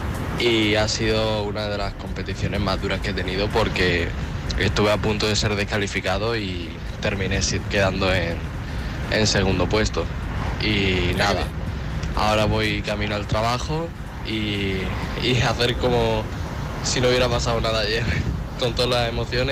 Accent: San Javier, Region of Murcia, Spain; de San Javier, Murcia

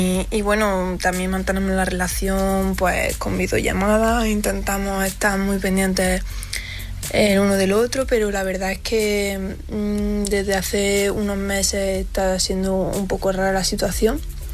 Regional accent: Jaén, Andalusia, Spain; soy de Jaén.

